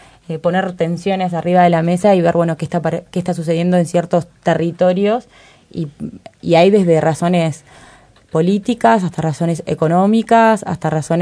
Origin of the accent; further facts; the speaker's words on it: Maldonado, Uruguay; yo soy de Maldonado y fui a Maldonado.